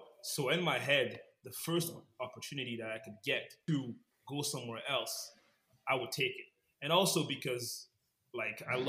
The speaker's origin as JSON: {"language": "English", "town": "Ottawa", "region": "Ontario", "country": "Canada", "said": "hey, I'm from Ottawa. I'm coming to Montreal."}